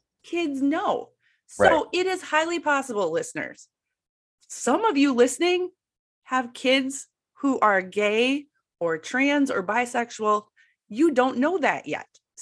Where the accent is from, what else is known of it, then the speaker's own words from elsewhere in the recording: Midwest, United States; I grew up in the Midwest in a very Catholic family. I went to a Catholic school.